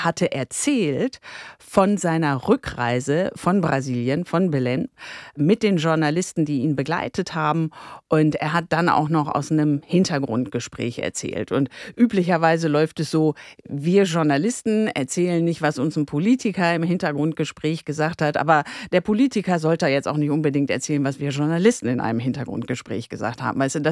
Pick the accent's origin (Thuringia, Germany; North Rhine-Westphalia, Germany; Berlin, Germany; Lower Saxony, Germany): North Rhine-Westphalia, Germany; Dortmund; ich komme aus Dortmund und jeder, der was Schlechtes über Dortmund sagt, ne, den finde ich schrecklich.